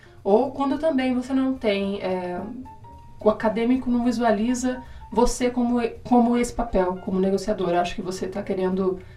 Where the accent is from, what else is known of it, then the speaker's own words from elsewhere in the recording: Umuarama, Paraná, Brazil; accent: interior; Não sou daqui, né? Pra quem não sabe, sou de Umuarama, então esse sotaquezinho de porta, portão, porteira é de lá, né? Coisa do interior.